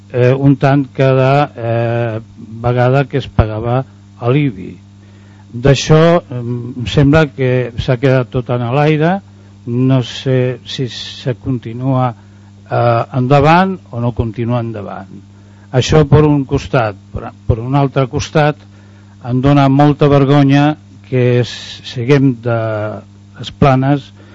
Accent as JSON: {"language": "Catalan", "town": "Sant Cugat", "region": "Catalonia", "country": "Spain", "said": "nosaltres, que som de Sant Cugat, no tenim aquesta qualitat de vida."}